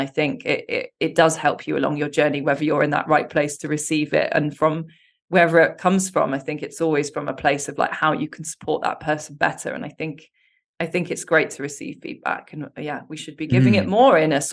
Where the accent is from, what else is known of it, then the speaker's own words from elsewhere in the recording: United Kingdom; and being British, it's nice to have a soft tone